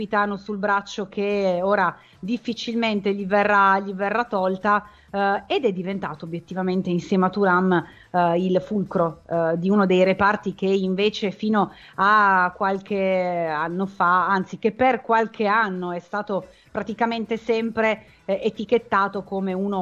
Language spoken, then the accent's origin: Italian; Genoa, Liguria, Italy; vengo da Genova.